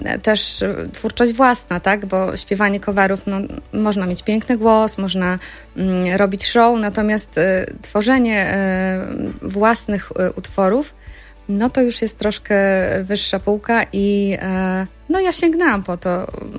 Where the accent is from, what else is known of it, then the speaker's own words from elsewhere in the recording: Ełk, Warmian-Masurian Voivodeship, Poland; Dokładnie tak, urodziłam się w Ełku.